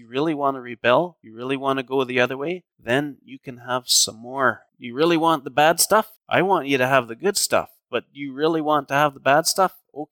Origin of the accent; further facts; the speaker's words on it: Edmonton, Alberta, Canada; I grew up in Edmonton. I grew up going to Sharon Gospel Chapel that's still around.